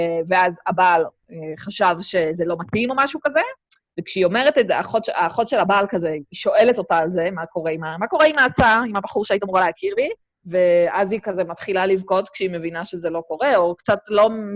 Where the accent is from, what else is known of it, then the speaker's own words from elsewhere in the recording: Central District, Israel; אני גדלתי במרכז, ושם כאילו, מה זאת אומרת?